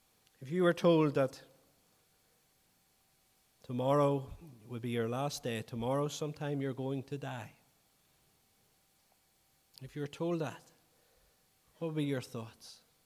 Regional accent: Newry, Northern Ireland, United Kingdom; I remember a number of years ago being at a funeral in my hometown of Newry

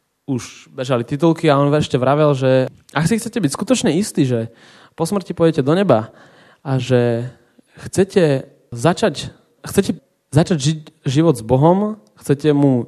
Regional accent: Zemianske Kostoľany, Trenčín Region, Slovakia; also born or lived in Bojnice; narodil som sa v Bojniciach. Pri zoologickej. To slovičko pri je tam dôležité. Väčšinou ľudia si myslia, že som zo zoologickej, ale bolo to len kúsok odtiaľ. 8 rokov som žil v Zemianskych Kostolanoch, kde sme mali domček

